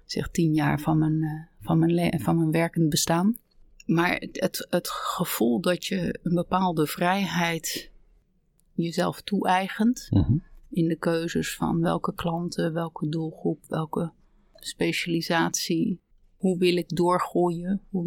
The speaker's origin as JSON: {"language": "Dutch", "town": "Scheveningen", "region": "South Holland", "country": "Netherlands", "tie": "born or raised there", "said": "Ik kom van oorsprong van de kust. Scheveningen, het Haagse. Dat is waar ik opgegroeid ben. In een middenstandsgezin."}